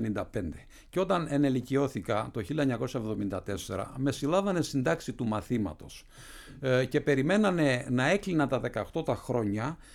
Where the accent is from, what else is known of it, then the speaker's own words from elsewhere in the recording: Northern Epirus, Albania; Από το χωριό μου παράδειγμα, είναι το μεγαλύτερο, τυχαίνει να είναι το μεγαλύτερο χωριό στη Βόρειο Ήπειρο